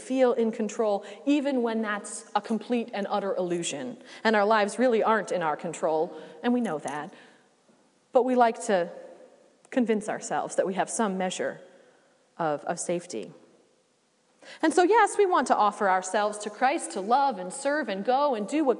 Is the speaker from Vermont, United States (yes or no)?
yes; Vermont, United States; I grew up near Lake Willoughby in the Northeast Kingdom